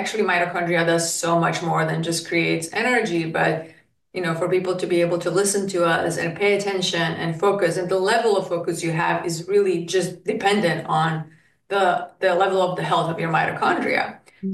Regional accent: Slovakia; now in United States; and I know peanuts are really popular in the United States that were not in Slovakia where I come from. I grew up on Nutella and hazelnuts.

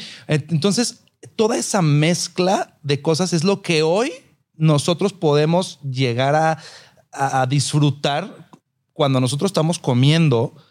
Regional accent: Mexico; En realidad, nosotros como mexicanos no existía una cocina caliente como tal

